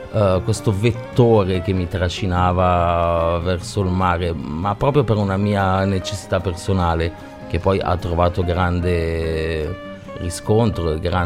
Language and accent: Italian; Varese, Lombardy, Italy; moved away as an adult; sono nato e cresciuto a Varese, ma me ne sono andato appena finito gli studi della maturità, perché cioè, Varese non è proprio diciamo la Los Angeles per la creatività